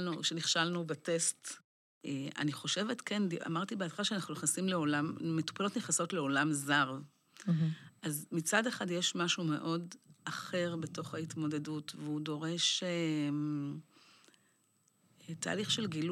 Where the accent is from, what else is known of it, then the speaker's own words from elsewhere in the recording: Jerusalem, Jerusalem District, Israel; אני גם מירושלים, אז יש לנו חמולות